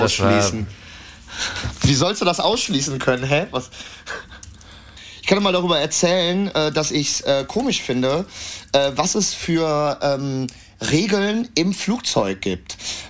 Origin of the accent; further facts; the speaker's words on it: England, United Kingdom; German is a second language; Ich komme aus England. Anscheinend sehe ich aus wie ein Engländer.